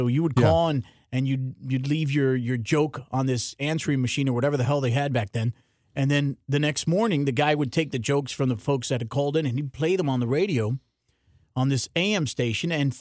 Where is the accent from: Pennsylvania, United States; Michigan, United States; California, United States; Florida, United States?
Florida, United States; Miami; now in Tampa, United States; And I was, you know, born and raised in Miami, Cuban kid.